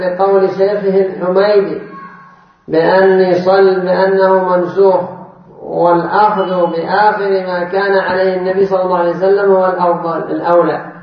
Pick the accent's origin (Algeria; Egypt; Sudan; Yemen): Yemen; وهذا من البدع عندنا في اليمن